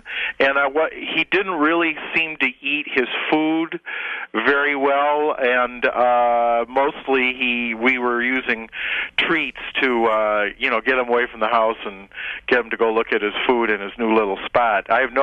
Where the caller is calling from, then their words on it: Beulah, Michigan, United States; I'm calling from Beulah, Michigan.